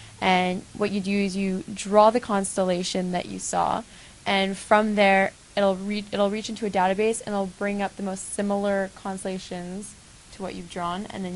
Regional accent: Montreal, Quebec, Canada; I'm from Montreal.

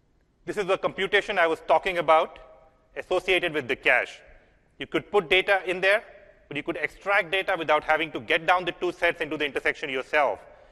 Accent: Pune, Maharashtra, India; I come from a city of Pune. That's my hometown.

